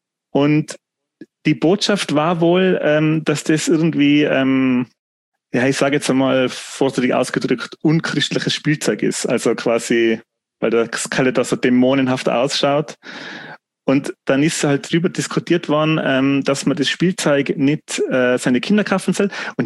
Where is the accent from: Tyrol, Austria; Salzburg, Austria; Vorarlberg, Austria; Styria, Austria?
Tyrol, Austria; ich komme ja aus der Fern und wir sind früher oft nach Deutschland gefahren zum Einkaufen, nämlich nach Füssen und nach Kempten.